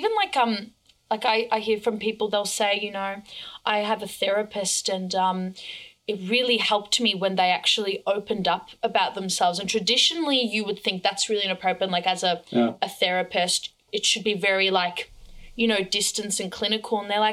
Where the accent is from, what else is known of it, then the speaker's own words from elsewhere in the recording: Australia; because we're both Aussie, but you're in Sydney.